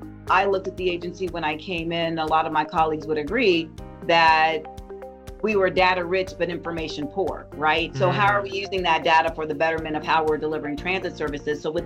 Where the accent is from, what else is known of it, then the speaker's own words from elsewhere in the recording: California, United States; I grew up in Central California.